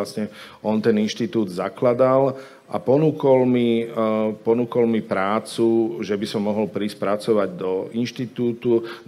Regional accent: Bratislava, Bratislava Region, Slovakia; Ja som prešpurák, ja som z Bratislavy.

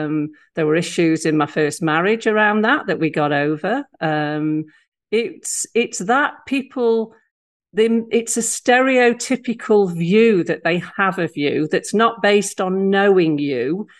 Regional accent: Stoke-on-Trent, West Midlands, United Kingdom; He went to Stoke in the 50s. I'm from Stoke, and we were on a mining estate.

